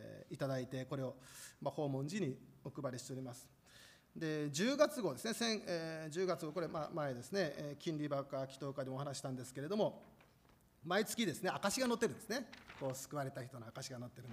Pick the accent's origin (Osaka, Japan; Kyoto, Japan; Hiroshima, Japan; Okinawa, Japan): Osaka, Japan; Higashiosaka; born there; 私は1964年に東大阪市で生まれました。当時私の父はある組織の組長、ヤクザですね、組長で、私はその家の長男でした。